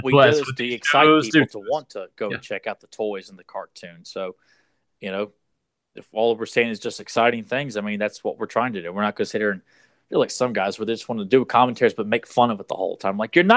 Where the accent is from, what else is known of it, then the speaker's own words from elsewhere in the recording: Virginia, United States; accent: southern; and because I was from Virginia, I'm like, I don't know if it's because of my southern accent